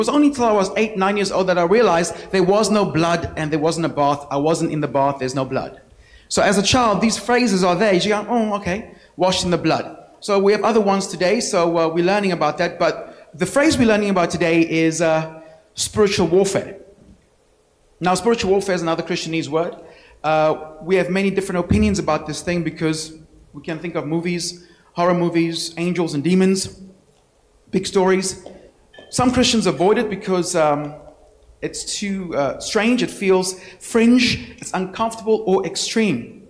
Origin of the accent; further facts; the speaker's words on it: South Africa; So I'm from South Africa, originally. And I was raised in a Christian home.